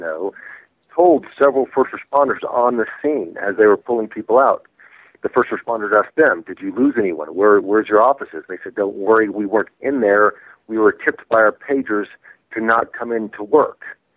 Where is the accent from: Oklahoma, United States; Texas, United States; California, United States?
Oklahoma, United States; Oklahoma City; The main motivation is that this was my hometown, Oklahoma City. I grew up here. I'm an Okie.